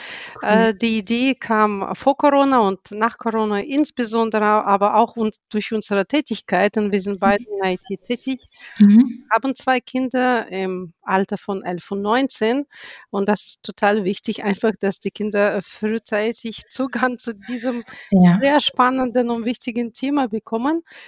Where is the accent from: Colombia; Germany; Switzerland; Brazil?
Germany; Stuttgart, Baden-Württemberg; ich komme aus Stuttgart. Ich bin 46 Jahre alt.